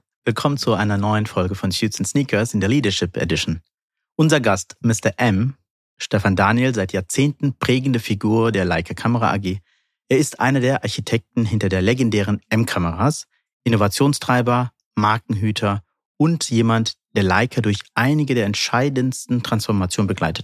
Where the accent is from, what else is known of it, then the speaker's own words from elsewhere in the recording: Wetzlar, Hesse, Germany; Ich bin Wetzlar groß geworden, mit 7 Jahren nach Wetzlar und meine Kindheit verbracht in der Altstadt.